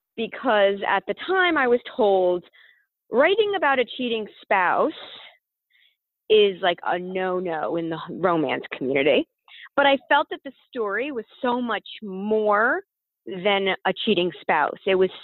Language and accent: English; New York, United States; I'm a New Yorker, born and bred.